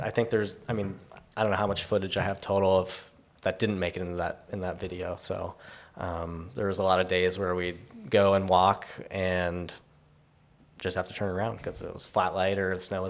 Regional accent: Woodinville, Washington, United States; also born or lived in Shoreline; I'm from Washington, born in Woodinville, and then moved to Shoreline when I was like in high school.

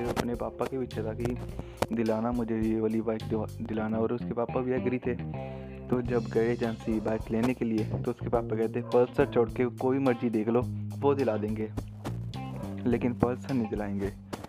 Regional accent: Punjab, India; first language Punjabi; Hindi is a second language; यार मैं पंजाब से हूँ और पंजाबी मेन है, तो हिंदी में थोड़ा बहुत ऊपर नीचे हो जाता है

